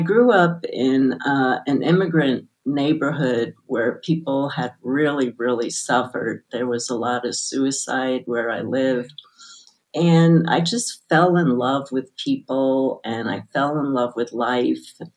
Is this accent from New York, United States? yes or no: yes; Brooklyn, New York, United States; born there; So I was born in Brooklyn, New York, back at a time when people were not doing spiritual work